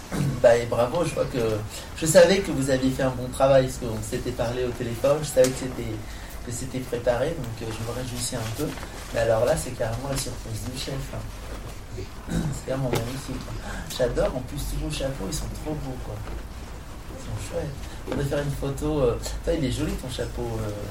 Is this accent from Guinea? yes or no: no; Chartres, Centre-Val de Loire, France; now in Paris, France; vous savez que moi je suis de Chartres. Vous savez ça, vous avez entendu? Bah, j'ai fait toute ma scolarité, c'est quand même incroyable. Maintenant j'habite à Paris